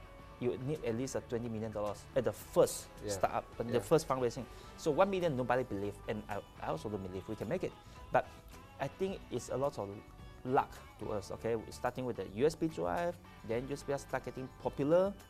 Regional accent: Skinchan, Malaysia; English is a second language; I'm from Skinchan. I stay in Klang, Ping Hwa High School since 1987. So 7 years staying there.

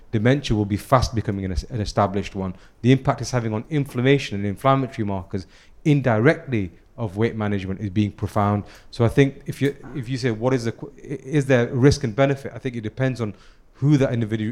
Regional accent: United Kingdom; So my background, I'm British Indian.

